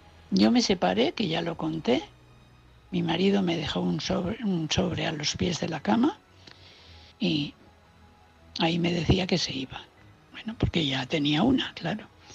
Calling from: Valencia, Valencian Community, Spain; de Valencia.

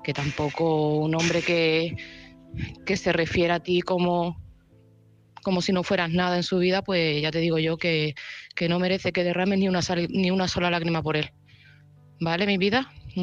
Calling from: Seville, Andalusia, Spain; desde Sevilla

